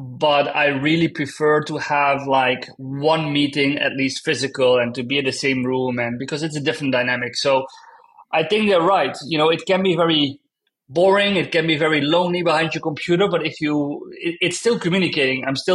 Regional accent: Maastricht, Limburg, Netherlands; English is a second language; I was born in Maastricht, by the way, which is, it couldn't be farther from Groningen.

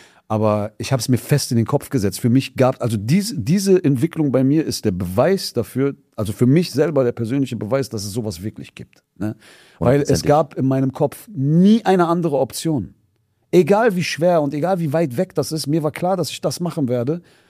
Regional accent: Essen, North Rhine-Westphalia, Germany; ich bin in Essen-Stehle aufgewachsen. Ich weiß jetzt nicht, ob das ein sozialer Brennpunkt ist. Das ist jetzt nicht unbedingt eins der Brennpunkte in Essen, aber ist auf jeden Fall auch keine allzu gute Gegend oder keine wohlhabende Gegend

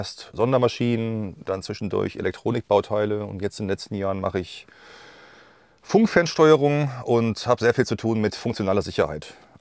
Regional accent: Herten, North Rhine-Westphalia, Germany; moved away as an adult; Ich komme aus Herten in Westfalen. Mhm. Ist auch vielleicht vom Akzent her durchaus nachvollziehbar. Aber seit ich 18 bin, bin ich unterwegs.

